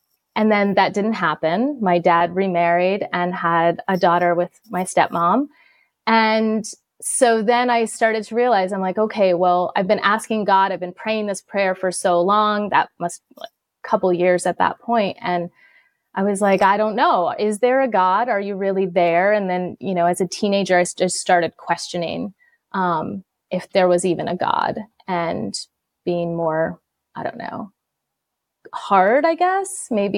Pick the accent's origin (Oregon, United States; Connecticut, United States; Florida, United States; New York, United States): Connecticut, United States; I'm originally from Connecticut.